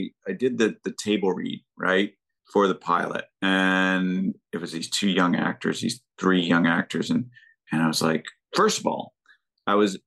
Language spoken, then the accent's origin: English; Florida, United States; and you know, I grew up in North Florida, so it was pretty close to that.